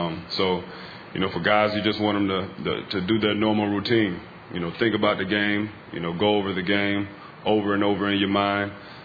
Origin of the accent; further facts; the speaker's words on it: Ohio, United States; You know, I grew up in Ohio, and so it was Cleveland Browns, Cincinnati Bengals, and I was actually a Giants fan.